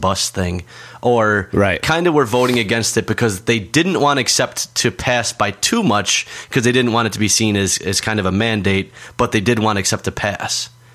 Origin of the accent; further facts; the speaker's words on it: United States; As an American, before we get into facts